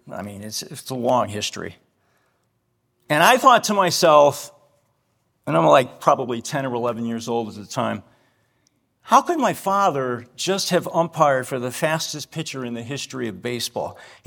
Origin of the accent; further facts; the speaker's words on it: Hartford, Connecticut, United States; So when I was a boy growing up in Hartford, Connecticut, I often accompanied my father to baseball games.